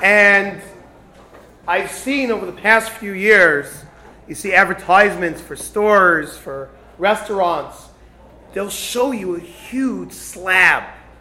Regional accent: New York, United States; I come originally from New York.

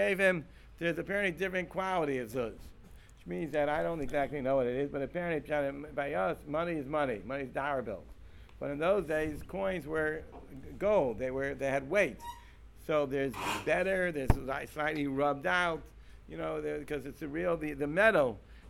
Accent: United States; I'm a stranger. I'm an American. I don't belong to this shul.

